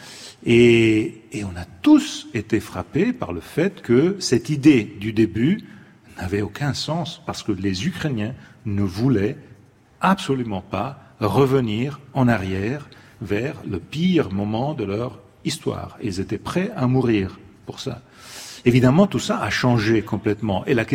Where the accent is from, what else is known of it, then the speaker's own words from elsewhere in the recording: Italy; French is a second language; Chez nous, en Italie, il y a un décalage